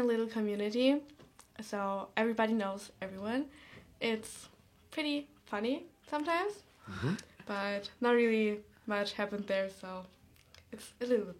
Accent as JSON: {"language": "English", "region": "Northern Germany", "country": "Germany", "second_language": "English", "said": "Oh, I'm more from the north side of Germany."}